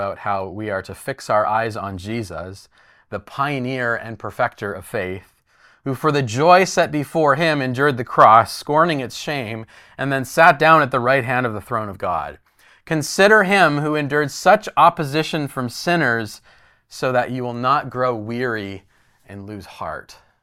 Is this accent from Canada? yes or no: yes; Canada; Sometimes I think that we as Canadian Christians are far too scared of losing the status that faith holds in our nation.